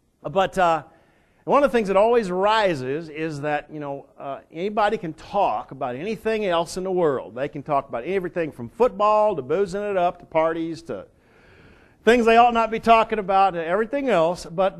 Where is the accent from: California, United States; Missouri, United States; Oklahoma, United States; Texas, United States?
Texas, United States; I mean, I'm from Texas. They're all back there or are dead.